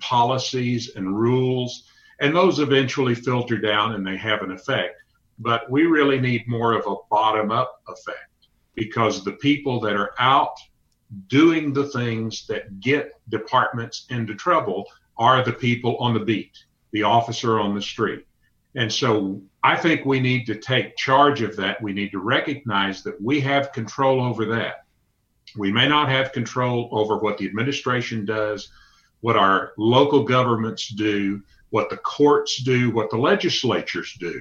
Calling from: Arlington, Texas, United States; I'm in Arlington, Texas.

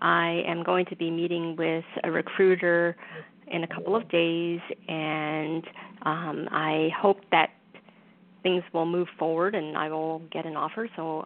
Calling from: New York, United States; I'm calling from New York.

